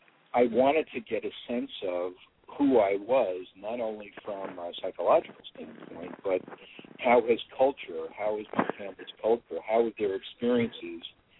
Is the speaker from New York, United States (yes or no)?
yes; New York City, New York, United States; I had this interest in classical music growing up in New York City.